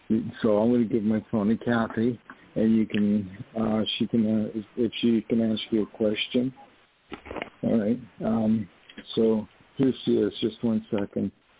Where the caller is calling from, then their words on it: New York, United States; Hey, this is … I'm calling from New York.